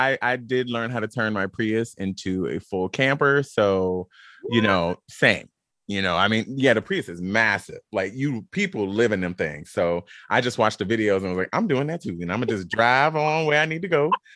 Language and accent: English; the South, United States; Hey, I'm from the South too.